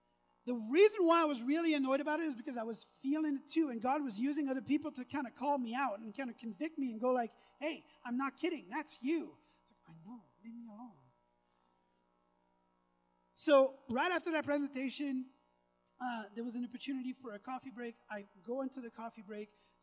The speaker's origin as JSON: {"language": "English", "region": "Quebec", "country": "Canada", "moved": "yes", "lives_now": "Quesnel, Canada", "said": "I'm from Quebec. I've been in BC for 17 years."}